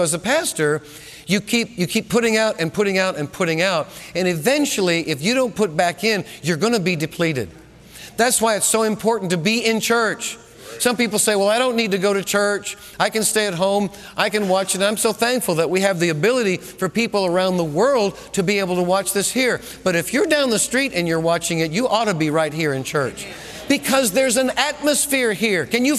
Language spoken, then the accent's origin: English; New England, United States; You know, I came out of the Episcopal Church. I grew up in New England, came out of the Episcopal Church.